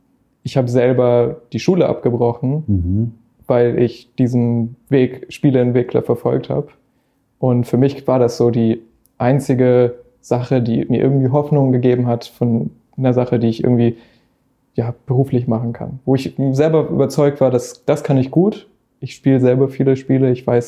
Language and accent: German; Hamburg, Germany; Eimsbüttel, ja, hier in Hamburg.